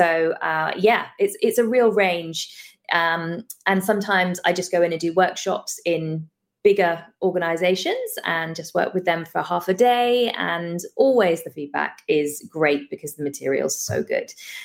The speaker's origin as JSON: {"language": "English", "town": "Eastbourne", "region": "South East England", "country": "United Kingdom", "said": "So I'm from a town called Eastbourne, which is directly south of London on the coast. So I live really close to the sea"}